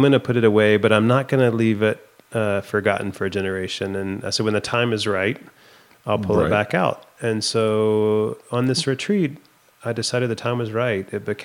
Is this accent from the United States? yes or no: yes; Alabama, United States; I come from Alabama originally and come from a Presbyterian family, which is comes out of the Church of Scotland.